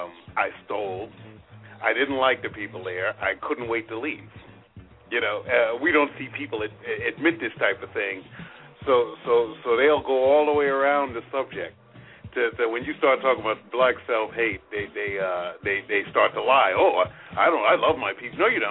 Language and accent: English; New York City, New York, United States; I go downtown. I grew up in New York. You go downtown in New York and do it to a white person, and you're liable to go to jail.